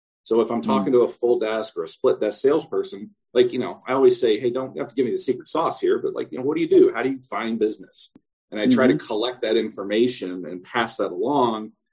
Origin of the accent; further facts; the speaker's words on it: Midwest, United States; I'm born and raised in the Midwest, so I'm a very trusting person.